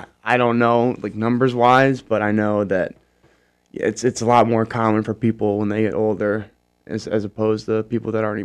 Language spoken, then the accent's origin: English; Glenview, Illinois, United States; now in Warsaw, United States; I was born in Glenview, Illinois, raised there. It's a suburb about 25 minutes north of Chicago.